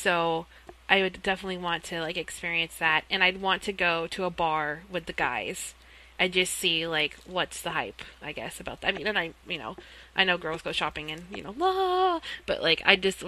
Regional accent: the South, United States; And I say, I'm from the South, so I say, bless their heart.

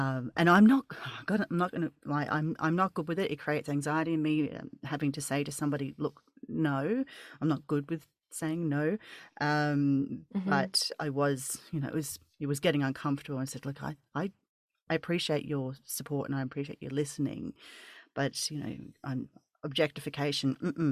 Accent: New Zealand; Originally, I'm from New Zealand.

